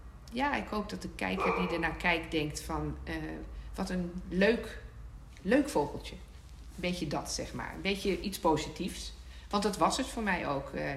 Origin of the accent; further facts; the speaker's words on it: Goor, Overijssel, Netherlands; moved away as an adult; Ik kwam uit Twente, uit een dorpje Goor, en ik kwam in Delft studeren.